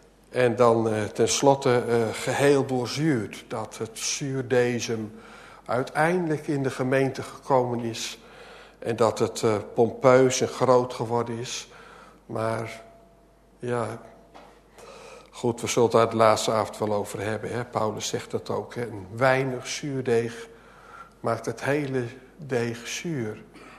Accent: Gelderland, Netherlands; Ik kom van de Veluwe af.

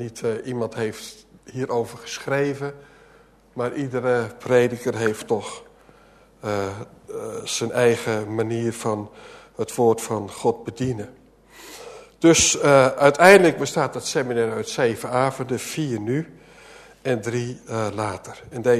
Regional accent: Gelderland, Netherlands; Ik kom van de Veluwe af.

